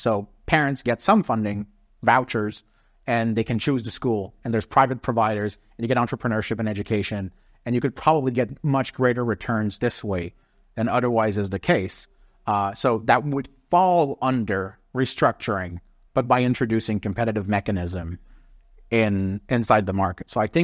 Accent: Canada; I'm Canadian. Yeah. Right? So I'm one of those rednecks.

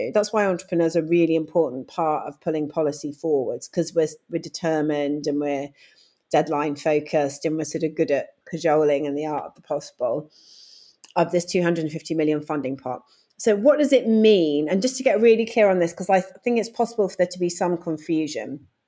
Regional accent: United Kingdom; And so I am proudly British, and I want us to be better at this stuff because we're not good at it, right?

